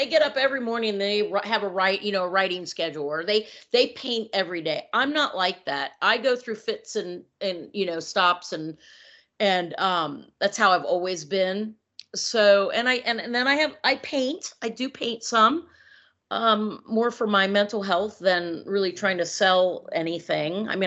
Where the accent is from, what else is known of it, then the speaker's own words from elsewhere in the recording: Cincinnati, Ohio, United States; now in California, United States; And I'm from the Midwest too, Cincinnati.